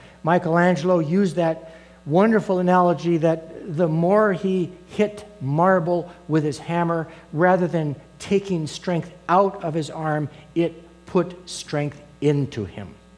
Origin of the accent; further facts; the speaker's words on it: Colorado Springs, Colorado, United States; I grew up in Colorado Springs and went all through public schools and Cheyenne High School.